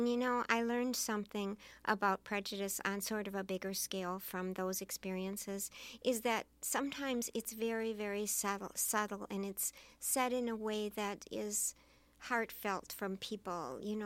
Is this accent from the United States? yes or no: yes; Madison, Wisconsin, United States; I grew up really in Madison, graduated from La Follette High School in Madison, and went on to college there.